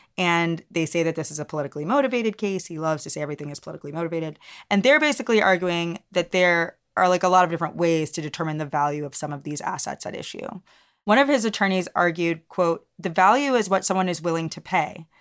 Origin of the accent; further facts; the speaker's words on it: the South, United States; The minute I heard the name LaFonza Butler, I knew this was, we're both Black from the South.